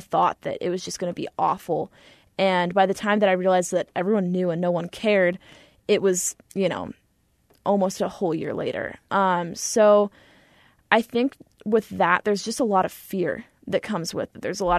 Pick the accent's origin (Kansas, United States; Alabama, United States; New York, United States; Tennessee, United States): Kansas, United States; You tell people that you're from Kansas and that you're bi, and people automatically expect that you're just going to get so much hate.